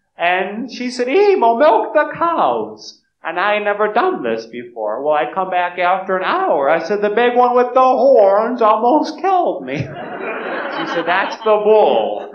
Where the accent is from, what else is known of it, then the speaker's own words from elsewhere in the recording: United States; I'm from America and the economy's having problems.